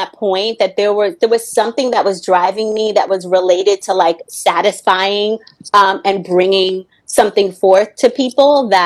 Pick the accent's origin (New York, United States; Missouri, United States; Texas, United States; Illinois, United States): New York, United States; I grew up in New York. So I lived in Westchester, which is the suburbs.